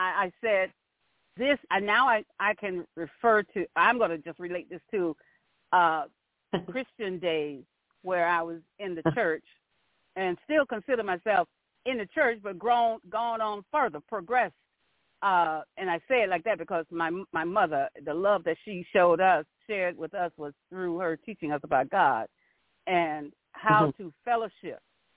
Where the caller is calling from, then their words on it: St. Petersburg, Florida, United States; calling from St. Petersburg, Clearwater, Florida.